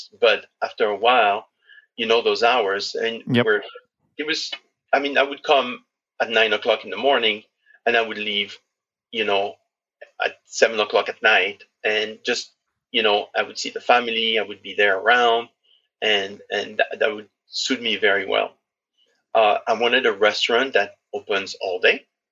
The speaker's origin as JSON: {"language": "English", "country": "France", "tie": "born or raised there", "said": "I grew up in farms in France."}